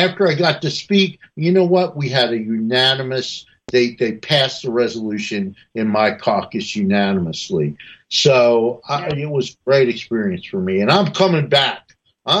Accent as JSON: {"language": "English", "town": "Washington", "region": "District of Columbia", "country": "United States", "said": "Even though I'm from Washington, D.C., I wasn't sure they would even let me address the issue."}